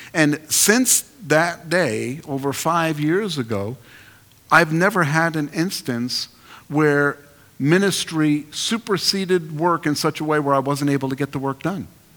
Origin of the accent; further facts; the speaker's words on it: Queens, New York, United States; maybe not eloquent, I'm from Queens